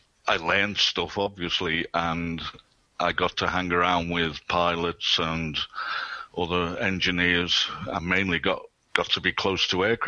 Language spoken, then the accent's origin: English; Liverpool, North West England, United Kingdom; moved away as an adult; I'm originally from Liverpool. I left Liverpool when I was 18, but my early years, my father was Army Regimental Sergeant Major in the end, and we travelled here, there and everywhere.